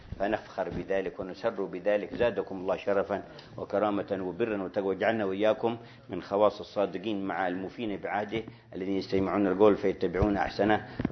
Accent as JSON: {"language": "Arabic", "region": "Hadhramaut", "country": "Yemen", "said": "أيام شيوعية عندنا في حضرموت"}